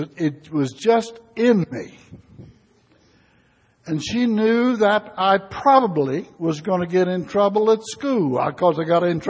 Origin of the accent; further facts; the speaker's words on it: West Virginia, United States; I was raised in McDowell County in a small mining camp. I started to school at the Baldwin School in a little town called Amanada, a town most people never heard of.